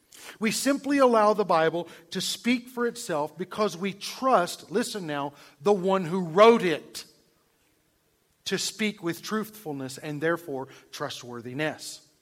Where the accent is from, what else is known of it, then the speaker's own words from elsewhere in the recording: Georgia, United States; born there; I don't know. I was born in Georgia.